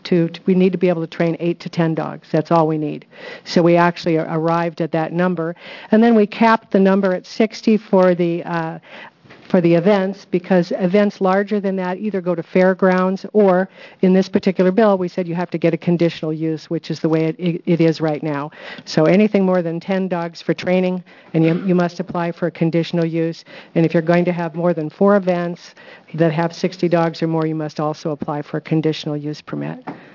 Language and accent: English; Portland, Oregon, United States; For the record … from Portland, Oregon.